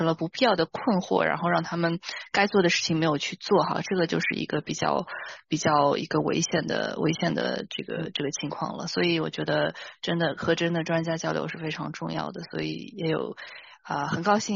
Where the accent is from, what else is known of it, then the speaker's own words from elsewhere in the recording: Suzhou, Jiangsu, China; moved away as an adult; now in United States; 我是来自中国的苏州，上有天堂，下有苏杭的苏州。是大学毕业之后过来，先是攻读的法学院，在东海岸的纽约曼哈顿。